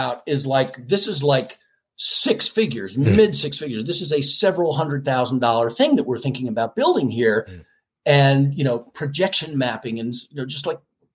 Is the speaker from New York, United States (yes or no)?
yes; New York, United States; We were living in Connecticut. I'm from New York.